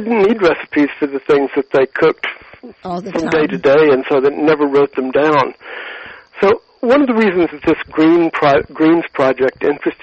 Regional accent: Monroe, Louisiana, United States; the collard green marmalade from a chef in Monroe, Louisiana, my hometown.

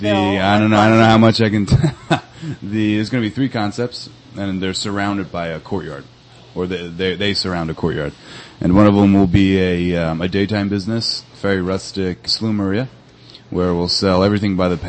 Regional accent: New Jersey, United States; Before, I grew up in New Jersey. I went to the CIA in upstate New York.

